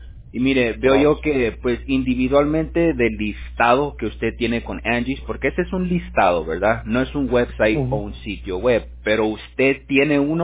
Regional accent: United States; yo soy bilingüe, ¿verdad? Crecí yo, pues aquí en Estados Unidos.

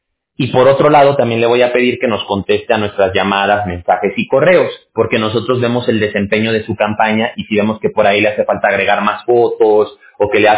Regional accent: Mexico; yo visitaba mucho antes Guatemala porque mi abuela paterna es de Chiapas, México. Yo soy mexicano. Y el pueblo en el que ella vivía estaba pegado con la frontera con Guatemala y cruzábamos muy seguido para ahí.

